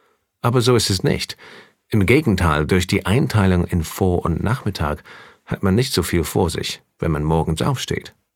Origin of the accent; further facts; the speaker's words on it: Windsor, South East England, United Kingdom; German is a second language; now in Germany; Ich komme aus Windsor, das ist in der Nähe von London, England, und ich lebe seit 17 Jahren in Deutschland.